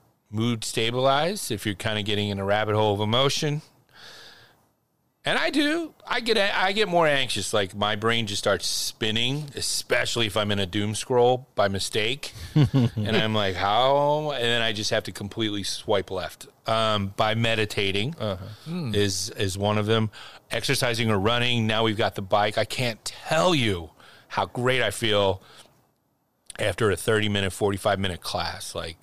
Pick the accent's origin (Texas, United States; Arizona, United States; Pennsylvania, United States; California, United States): Pennsylvania, United States; Philadelphia; Because I'm from Philly.